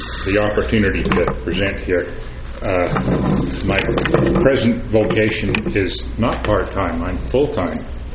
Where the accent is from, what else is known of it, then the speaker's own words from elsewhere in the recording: Provo, Utah, United States; I was born in Provo, Utah, and I attended Provo High School, where I attended seminary, where I met Linda, who is now my wife.